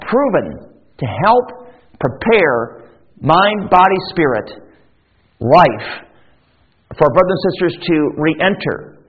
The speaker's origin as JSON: {"language": "English", "town": "Grand Rapids", "region": "Michigan", "country": "United States", "said": "Now, I hail from Grand Rapids, Michigan, and Thankfully, we have many resources."}